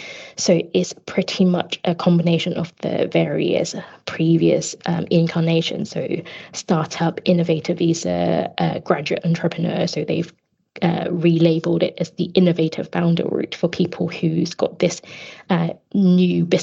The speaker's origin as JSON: {"language": "English", "country": "Hong Kong", "first_language": "Cantonese", "lives_now": "United Kingdom", "said": "I am originally from Hong Kong, so I speak fluent Cantonese and some Mandarin."}